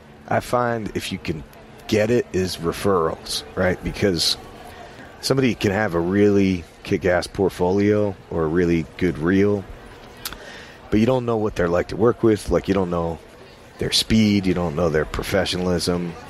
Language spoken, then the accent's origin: English; New York, United States; And since I was from New York, it didn't freak me out. I'd already worked there and knew everybody.